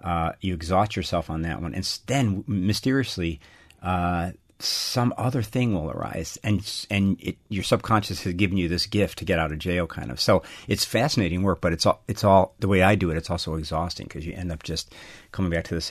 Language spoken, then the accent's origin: English; Chicago, Illinois, United States; I was from Chicago